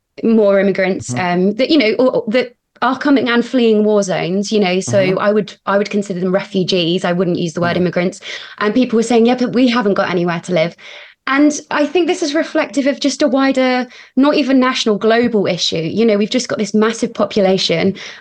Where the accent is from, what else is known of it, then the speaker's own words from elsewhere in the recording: South West England, United Kingdom; I'm Cornish. I'm from the Lizard.